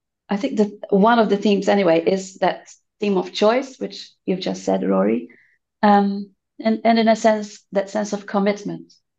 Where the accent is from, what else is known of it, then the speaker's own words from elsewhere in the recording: Malta; moved away as an adult; now in Wellington, New Zealand; I'm speaking from Wellington, part of the church mission team here in the Archdiocese. I'm originally from Malta, but have been in New Zealand for the last 28 years or so.